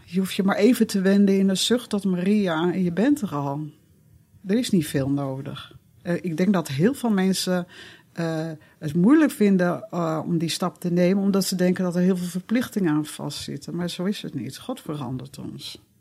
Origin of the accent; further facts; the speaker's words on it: Netherlands; En dan, dat verstaan wij natuurlijk als Nederlanders niet.